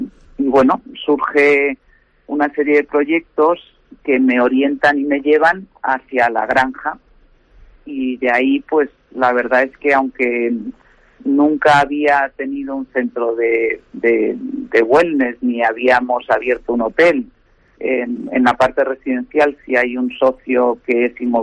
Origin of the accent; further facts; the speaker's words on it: Pelayos del Arroyo, Castile and León, Spain; yo no soy segoviana, soy mitad madrileña, mitad americana por padres, pero me he criado desde que tengo uso de razón en los campos de Pelayos del Arroyo, ahí muy cerca de Sotosalvos, sí.